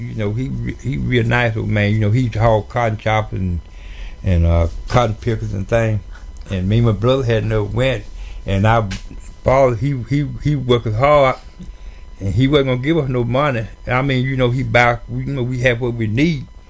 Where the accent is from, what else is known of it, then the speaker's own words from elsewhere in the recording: Mississippi, United States; born there; I was born in Grenada County, 626-37.